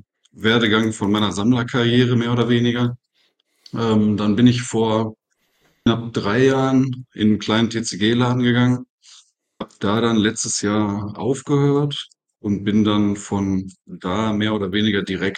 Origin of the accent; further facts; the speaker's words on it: Duisburg, North Rhine-Westphalia, Germany; ich komme aus Duisburg